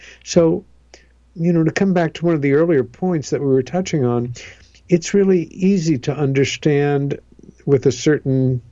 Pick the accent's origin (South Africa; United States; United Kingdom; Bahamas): United States; New York; the childhood UFO sighting that I had with my sister Helen over the house that we grew up in on Long Island, New York